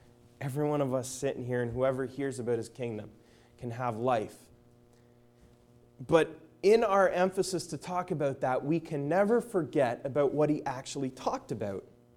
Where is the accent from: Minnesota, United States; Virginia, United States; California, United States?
Virginia, United States; It was about 10 feet high in my hometown that led into the York River, a place you would never swim in now, but it was a little cleaner back then.